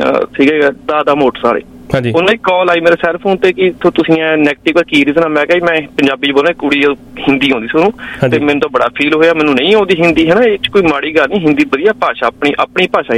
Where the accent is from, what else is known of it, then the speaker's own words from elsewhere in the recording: Punjab, India; ਮੈਂ ਆਪਣੇ ਜਿੱਥੇ ਜੰਮਿਆ ਪੜਿਆ ਜਿਹੜਾ ਦੇਸ਼ ਪੰਜਾਬ ਹੈ